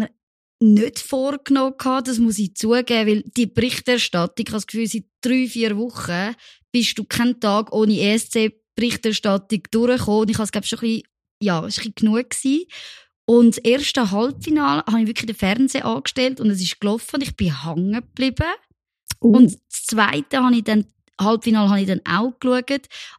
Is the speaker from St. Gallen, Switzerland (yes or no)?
no; Zurich, Switzerland; Das muss ich jetzt sogar als Zürcherin den Basler gönnen.